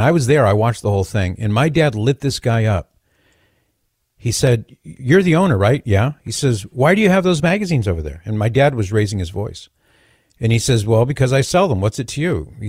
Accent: Mission Viejo, California, United States; I grew up in Mission Viejo in Orange County.

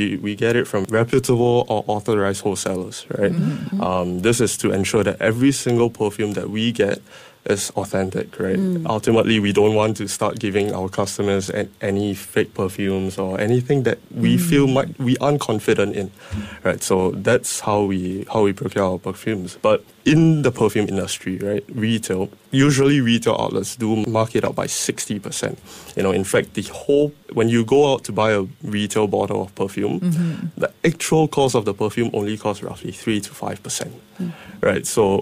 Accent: Singapore; So when I came back as a normal Singaporean, I went to the duty-free.

